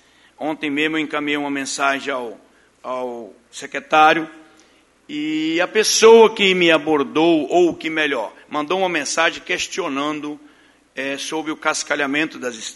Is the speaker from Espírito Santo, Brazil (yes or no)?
yes; Itaguaçu, Espírito Santo, Brazil; born there; tenho orgulho de dizer que sou pomerana, não nasci de Santa Maria de Atibá, mas nasci em Itaguaçu, mas hoje sou cidadão santamariense